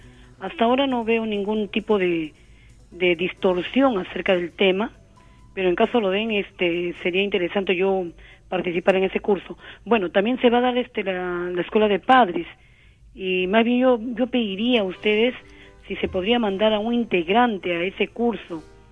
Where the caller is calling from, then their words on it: Comas, Lima, Peru; de Comas.